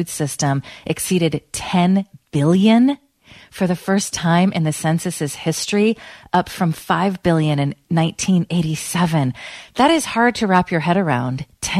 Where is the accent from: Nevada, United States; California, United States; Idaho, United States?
California, United States; Petaluma; I mean, I grew up in Petaluma, which was known as the chicken capital of the world